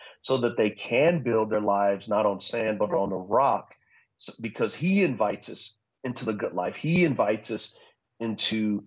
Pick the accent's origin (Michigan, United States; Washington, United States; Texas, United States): Texas, United States; San Antonio; So I grew up in San Antonio, Texas, and Texas football is taken very seriously.